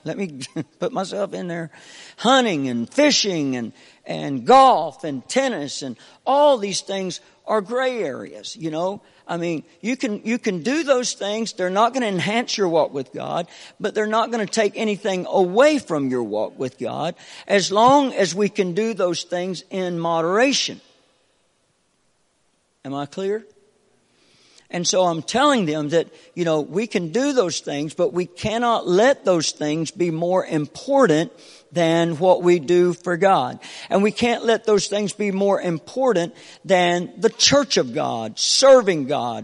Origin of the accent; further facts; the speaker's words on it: North Carolina, United States; I'm from North Carolina, but I got in church in Jacksonville, Florida, and I didn't know anybody.